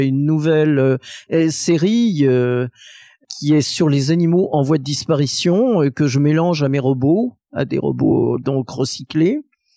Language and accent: French; Saint-Étienne, Auvergne-Rhône-Alpes, France; une à Saint-Étienne, ma ville natale